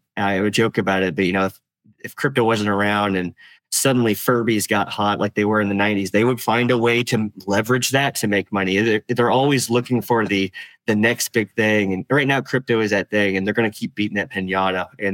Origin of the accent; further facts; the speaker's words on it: Tennessee, United States; I'm from Tennessee. I'm a hillbilly.